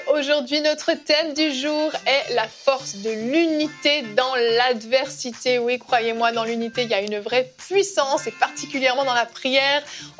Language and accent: French; Switzerland; accent: Swiss; Je vais devoir ressortir mon accent suisse, là.